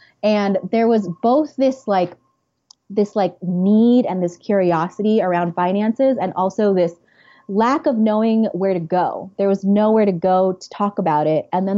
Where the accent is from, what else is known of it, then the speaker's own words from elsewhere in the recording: California, United States; moved away as an adult; also born or lived in Santa Barbara; now in New York, United States; I'm originally from California. I went to school in Santa Barbara and I moved to New York